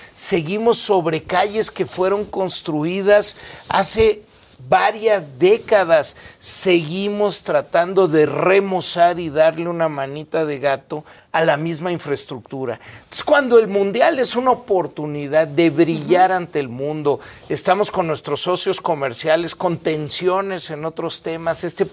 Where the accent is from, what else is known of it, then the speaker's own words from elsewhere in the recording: Mexico City, Mexico; soy un chilango apasionado.